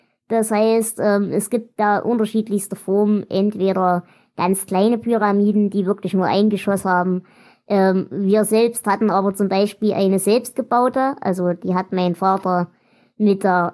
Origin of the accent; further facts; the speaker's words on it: Saxony, Germany; über Weihnachten in meiner Heimat, den Erzgebirge, reden